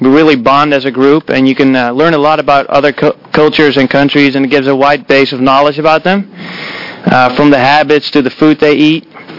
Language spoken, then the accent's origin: English; Netherlands; now in United States; I'm from Holland, and I live in the Mitchell dorm.